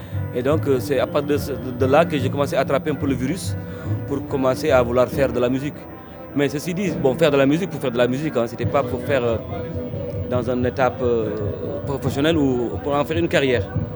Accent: Rufisque, Dakar, Senegal; moved away; je suis venu au Sénégal avec mes parents et donc j'ai grandi à Rufisk. Rufisk est une ville qui est à 26 km de Dakar. Donc c'est là-bas où j'ai passé toute mon enfance et donc je suis allé à l'école là-bas.

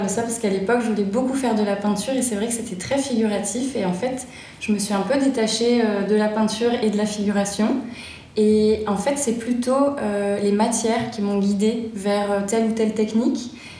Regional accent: Alès, Occitanie, France; je suis née à Alès. Petite ville, ancienne ville minière dans les Cévennes. J'ai fait mon parcours scolaire là-bas et ensuite j'ai fait les Beaux-Arts de Montpellier. Donc je suis restée pas mal dans le Midi.

